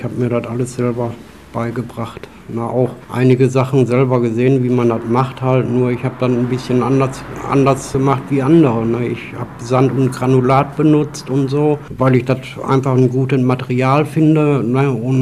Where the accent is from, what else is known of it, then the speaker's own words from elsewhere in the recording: Dorsten, North Rhine-Westphalia, Germany; born there; now in Hamm, Germany; ich bin gebürtig aus Dorsten, wohne seit 7 Jahren hier in Hamm